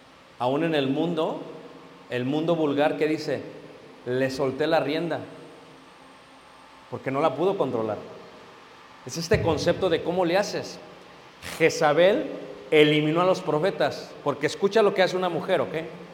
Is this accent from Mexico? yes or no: yes; Mexico; Vivimos en un país corruptor. ¿Ok? Soy mexicano. Es un país corrupto.